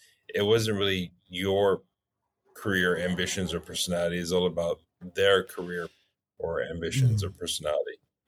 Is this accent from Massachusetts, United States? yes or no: no; California, United States; I grew up here in Southern California, born and raised my whole life. The son of an immigrant from the Middle East